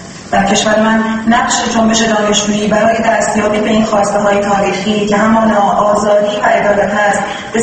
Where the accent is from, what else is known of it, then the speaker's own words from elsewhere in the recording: Iran; من ایرانیم، کشوری با تمدنی 3000 ساله